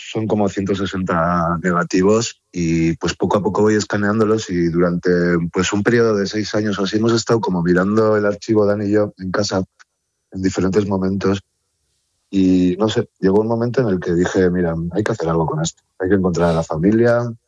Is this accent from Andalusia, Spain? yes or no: no; Guernica, Basque Country, Spain; Y nosotros somos de Guernica.